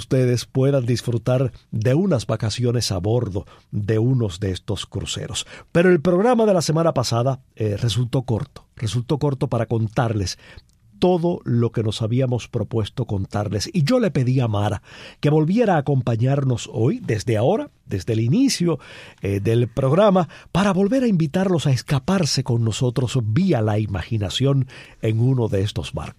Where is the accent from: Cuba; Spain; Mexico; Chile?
Cuba; Soy un cubano del siglo XIX